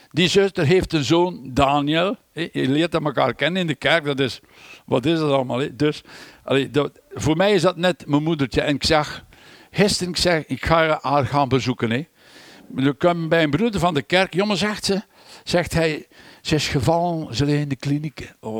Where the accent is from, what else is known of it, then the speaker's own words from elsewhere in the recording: Brussels, Brussels-Capital Region, Belgium; U weet, ik ben van Brussel, ik ben in Anderlecht geboren.